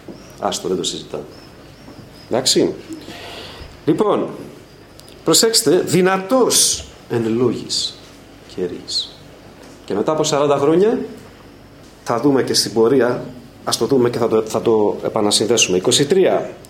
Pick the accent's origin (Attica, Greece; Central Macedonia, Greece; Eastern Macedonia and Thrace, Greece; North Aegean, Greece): Attica, Greece; Piraeus; θα το πω πειραιώτικα γιατί είμαι από τον Πειραιά